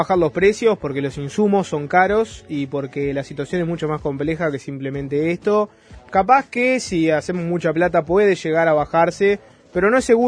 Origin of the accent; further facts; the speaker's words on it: Uruguay; a la gente del campo nos perjudica también el cambio de horario. Miren que somos uruguayos también